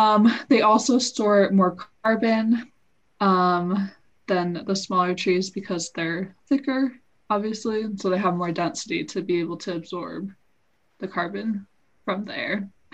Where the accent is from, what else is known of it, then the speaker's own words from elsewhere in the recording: Washington, United States; for those of you who don't know, I'm from Washington. So the Columbia River is the big river that basically divides Washington and Oregon.